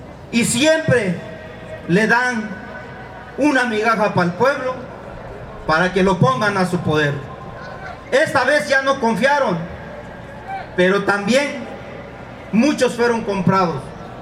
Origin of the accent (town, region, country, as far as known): Mexico